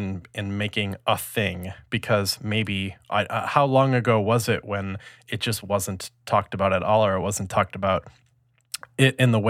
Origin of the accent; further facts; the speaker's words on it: Midwest, United States; Oh, is that how, you know, see, I'm from the Midwest. I don't live all that far away from the Twin Cities.